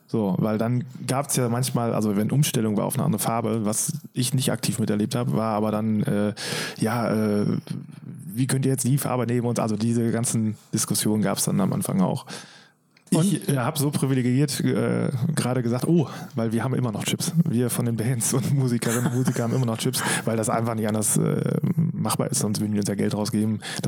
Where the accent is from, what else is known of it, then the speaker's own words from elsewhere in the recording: Dahlfeld, North Rhine-Westphalia, Germany; born there; Also für mich als Dorfjung, also ich komme ja nicht gebürtig aus Coesfeld, sondern aus dem wunderschönen Dahlfeld